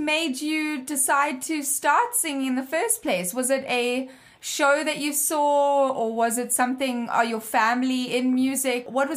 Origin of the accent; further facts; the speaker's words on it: South Africa; I'm South African